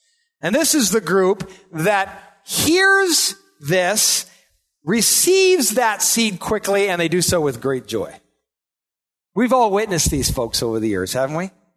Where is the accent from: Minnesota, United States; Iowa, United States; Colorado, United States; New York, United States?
Iowa, United States; Now, I grew up in Iowa, which I think it's a requirement to live in Iowa.